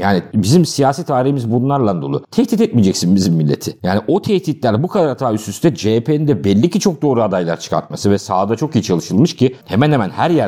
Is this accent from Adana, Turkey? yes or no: no; Kahramanmaraş, Turkey; Ben de sana kendi memleketimde Kahramanmaraş'tan söyleyeyim.